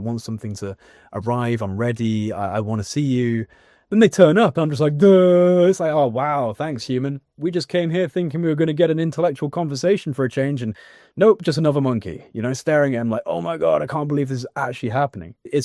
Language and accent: English; England, United Kingdom; I barely know what that means because I'm English